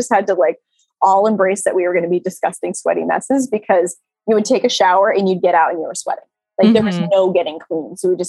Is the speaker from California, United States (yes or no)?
no; Rhode Island, United States; I'm from Rhode Island.